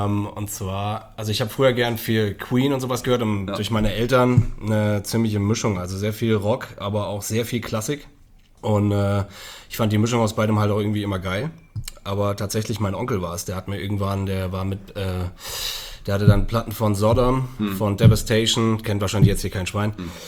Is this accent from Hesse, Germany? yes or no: yes; Künzell, Hesse, Germany; Genau, ich komme aus Künzel eigentlich.